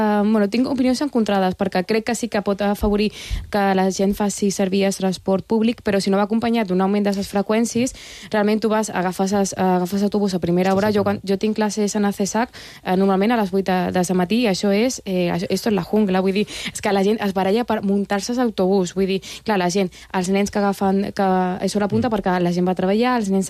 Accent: Palma, Balearic Islands, Spain; jo faig servir l'autobús i no pago perquè som ciutadana de Palma i el faig servir

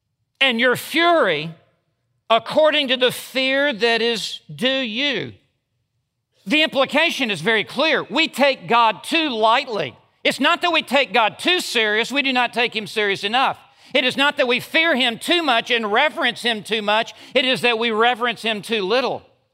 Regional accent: Memphis, Tennessee, United States; I remember when I went off to college, I grew up in Memphis, Tennessee. I went to college at Texas Tech University

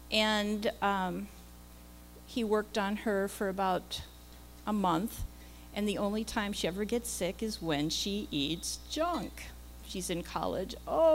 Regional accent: Minnesota-Iowa border, United States; And I'm from the Minnesota-Iowa border

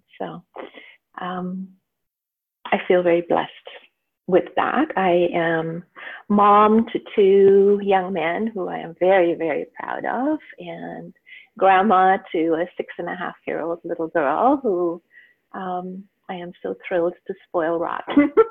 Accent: Mumbai, Maharashtra, India; moved away as an adult; now in Canada; I grew up in Bombay in India, and I lived there until I was 21 and then moved to North America. And I've lived my entire adult life here. I live in Canada on the West Coast, on Vancouver Island. It's a beautiful place.

